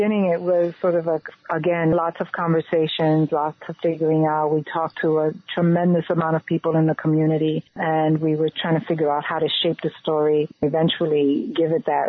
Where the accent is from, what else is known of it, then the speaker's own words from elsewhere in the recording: Bronx, New York, United States; And these wonderful memories that we had of growing up in the Bronx would somehow lead to sort of this shared collective pain